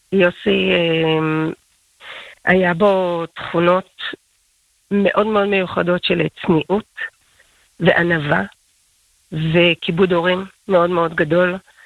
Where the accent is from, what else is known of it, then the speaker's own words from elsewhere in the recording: Jerusalem, Jerusalem District, Israel; אנחנו נולדנו וגדלנו בירושלים שבין החומות, בעיר העתיקה. ההורים שלי היו ממחדשי היישוב היהודי בעיר העתיקה של ירושלים המאוחדת, וינקנו ובאמת ינקנו מכל סמטאותיה וקדושתה של העיר